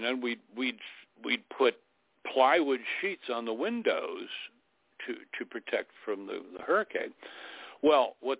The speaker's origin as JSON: {"language": "English", "region": "Florida", "country": "United States", "tie": "born or raised there", "said": "I'm about to make a trip to back to where I was raised in South Dade County, Florida."}